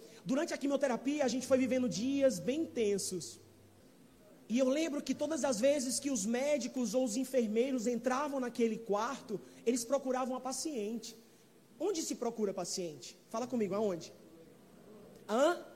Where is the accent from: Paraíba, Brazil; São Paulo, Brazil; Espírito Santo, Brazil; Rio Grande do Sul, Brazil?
Paraíba, Brazil; Campina Grande; eu sou natural de Campina Grande, a Marcela teve dúvida, me perguntou hoje. Eu nasci em Campina Grande